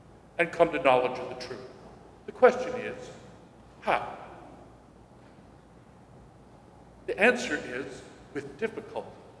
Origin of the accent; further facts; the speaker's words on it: North Carolina, United States; I was asked it many times when I was a boy growing up in North Carolina.